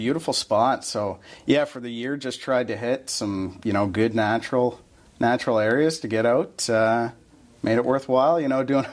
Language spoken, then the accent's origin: English; Windsor, Nova Scotia, Canada; now in Fort McMurray, Canada; No, I'm originally from Nova Scotia.